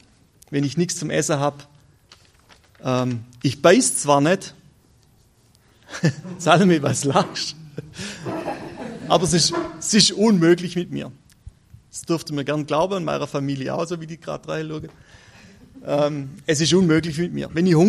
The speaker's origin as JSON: {"language": "German", "country": "Switzerland", "said": "Bei uns in der Schweiz sieht es so aus im Moment."}